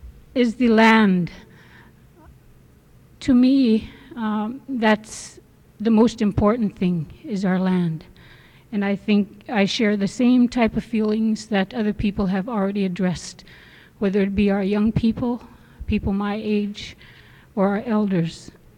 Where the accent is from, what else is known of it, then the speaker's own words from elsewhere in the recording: Deering, Alaska, United States; now in Kotzebue, United States; I'm the president of Manilakh Association. I was born and raised in Deering, one of the villages in the Nana region, and I've spent most of my adult years here in Kotzebue.